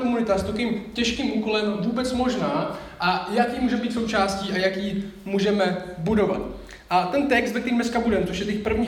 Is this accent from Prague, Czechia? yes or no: no; Šumperk, Olomouc Region, Czechia; jak už bylo řečeno, tak jsem ze Šumperka a žiju tam s manželkou, která se jmenuje Lída.